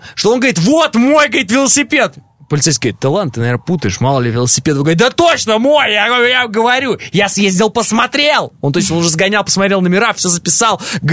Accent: Urals, Russia; Я сам с Урала, я здесь, никуда уезжать не собираюсь

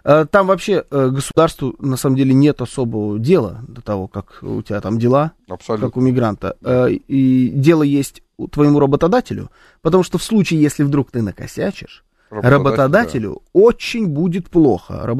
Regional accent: Russia; я ему сказал, что я из России

